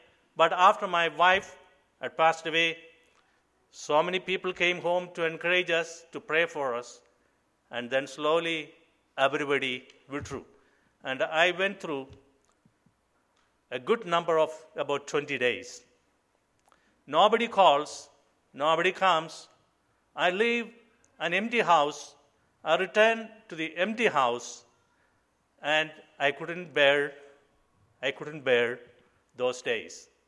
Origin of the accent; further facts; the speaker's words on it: Kerala, India; first language Malayalam; English is a second language; God has gifted me with the gift of writing songs in my native language, Malayalam.